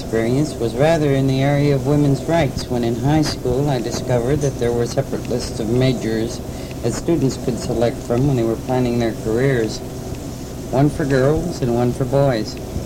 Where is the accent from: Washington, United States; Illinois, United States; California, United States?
Illinois, United States; Chicago; born there; I was born in 1922 in Chicago, Illinois, of what would now be called middle-class parentage. My ancestry was Austrian-German.